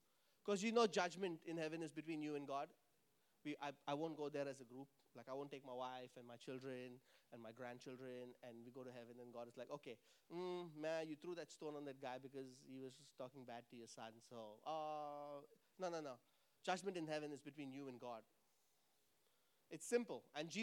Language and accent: English; Mumbai, Maharashtra, India; When I grew up in Mumbai. The language there is supposedly Hindi and Marathi